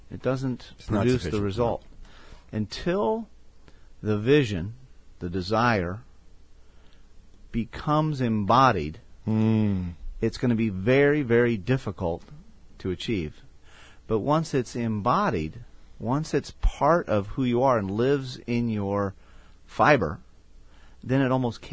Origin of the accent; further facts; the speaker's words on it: Thousand Oaks, California, United States; Just as a personal note, I grew up in Thousand Oaks.